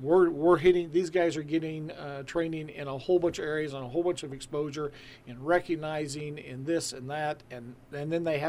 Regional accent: Huntsville, United States; Of course, I was raised in Huntsville, so this is all home ground for me.

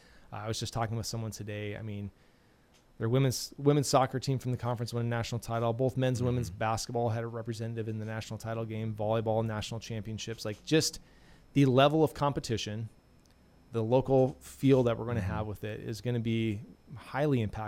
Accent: Nebraska, United States; I grew up in Nebraska, where we have corn and football, and so I'm well aware of that.

